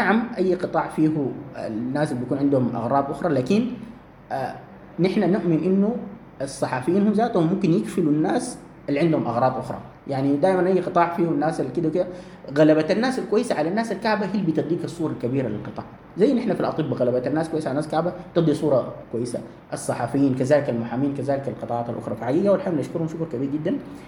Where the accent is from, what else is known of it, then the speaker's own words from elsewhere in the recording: Sudan; نحن كسودانيين